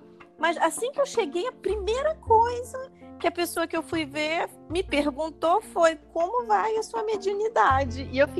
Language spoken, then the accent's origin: Portuguese; Rio de Janeiro, Brazil; Eu sou do Rio de Janeiro, a minha família toda é católica, eu sou a primeira espírita.